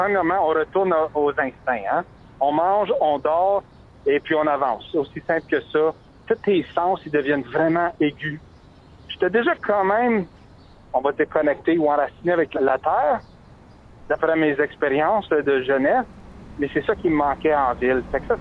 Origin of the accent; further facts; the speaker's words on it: Chelmsford, Ontario, Canada; also born or lived in Ottawa; Je suis né à Ottawa, mais à l'âge de 6 mois, j'ai déménagé. J'étais rendu à Chelmsford, à Zilda. On connaît ça comme Rayside Balfour, mais à Zilda, c'est vraiment le petit village où j'ai grandi, qui est à l'extérieur de Sudbury.